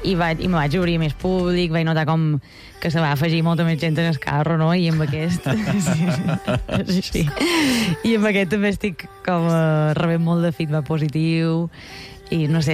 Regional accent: Lloret de Vistalegre, Balearic Islands, Spain; el centre de Mallorca, que és Lloret, que és el meu poble.

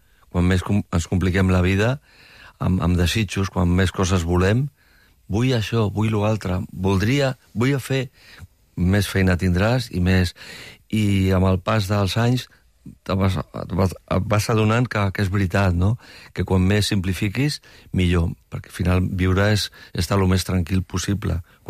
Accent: Barcelona, Catalonia, Spain; Jo vaig néixer al barri, al Poblenou, a la caseta, a la planta baixa, no? Que érem ben bé, érem quasi barraquetes, no? D'emigrants, la gent que venia de Múrcia, d'Andalusia... I jo sóc fill del barri

